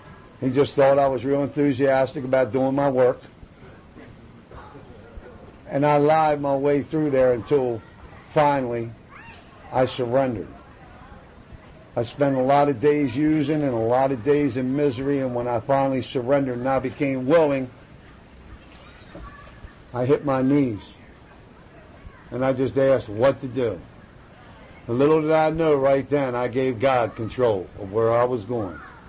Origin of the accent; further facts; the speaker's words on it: Baltimore, Maryland, United States; I'm from Baltimore City. Come on. Jesus. There ain't never any peace in Baltimore City.